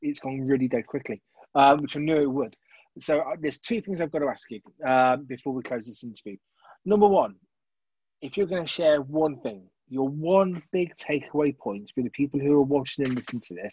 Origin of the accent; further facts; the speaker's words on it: Leamington, West Midlands, United Kingdom; Wasn't expecting anything from me because … from Leamington.